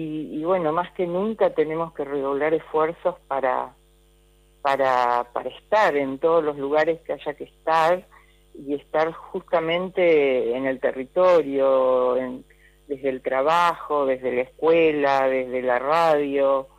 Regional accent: Santo Tomé, Corrientes, Argentina; moved away; siempre amo mi pueblo y siempre traté de tomar estos temas y de hablar en la medida que podía. Pero siempre fue muy difícil porque Santo Tomé es un pueblo muy conservador, de frontera, donde había ejército, prefectura, gendarmería

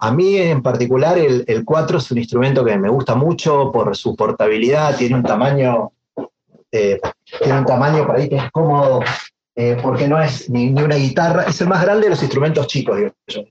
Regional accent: Corrientes, Argentina; yo soy correntino. Nosotros los correntinos nos criamos con sonoridades del chamamé, de la música del litoral.

